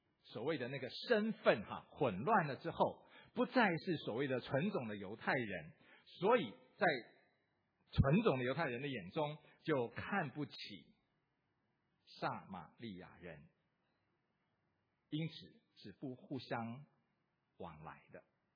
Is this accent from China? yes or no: yes; China; 就是用我们中国人讲了一句话不太好听的话